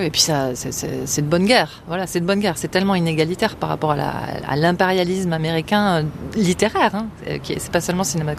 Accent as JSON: {"language": "French", "country": "France", "said": "en tant que femme, effectivement aussi, en tant que française, européenne essentiellement."}